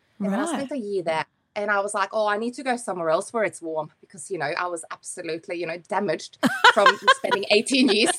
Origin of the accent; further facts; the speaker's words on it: Norway; now in Australia; from Norway, but I've been living here in beautiful Australia for about 20 years now.